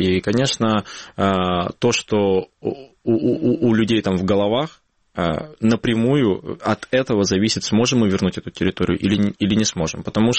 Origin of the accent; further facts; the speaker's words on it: Crimea, Ukraine; Я вырос в Крыму, я учился в Крыму